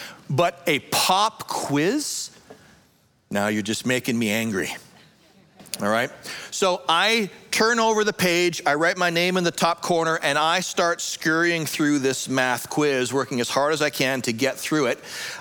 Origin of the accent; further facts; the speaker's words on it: Canada; I'm from Canada.